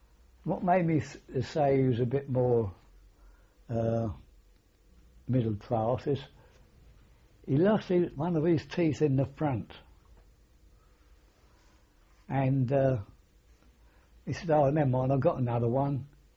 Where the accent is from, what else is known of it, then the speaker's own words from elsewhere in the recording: London, United Kingdom; because I come from London.